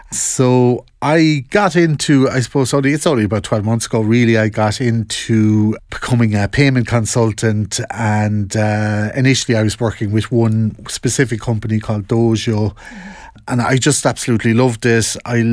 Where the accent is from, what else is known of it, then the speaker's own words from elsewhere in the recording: Spa, Munster, Ireland; I'm from the Spa, just outside Tralee.